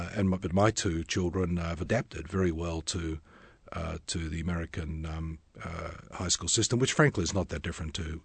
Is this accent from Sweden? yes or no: no; Australia; now in United States; knows little of the sports that I grew up with in Australia.